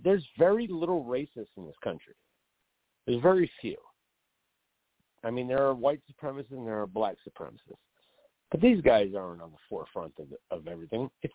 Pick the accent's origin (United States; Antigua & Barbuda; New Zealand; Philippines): United States; Irvington, New Jersey; I grew up in Irvington as a white kid. I was one of four white kids out of 1,700 kids.